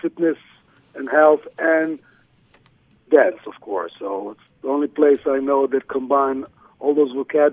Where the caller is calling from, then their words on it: Israel; Right now, I'm actually calling you from Israel.